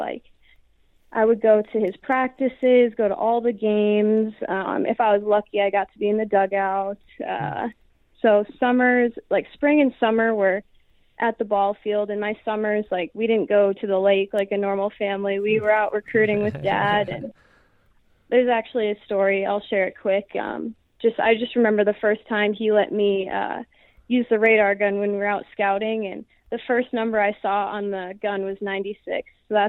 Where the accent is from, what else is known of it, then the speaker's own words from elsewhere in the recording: Fargo, North Dakota, United States; born there; now in Bismarck, United States; I was born in Fargo, North Dakota, and then moved to a couple different states after that, and now we're back in North Dakota, in Bismarck, actually.